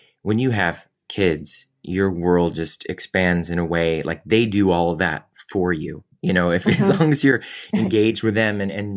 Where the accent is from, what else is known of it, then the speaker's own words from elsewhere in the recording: Cleveland, Ohio, United States; I was in New York and I was from Cleveland.